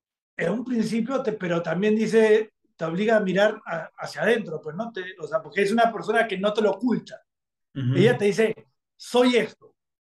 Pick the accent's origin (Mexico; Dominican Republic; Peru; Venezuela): Peru; also born or lived in Argentina; Aunque soy peruano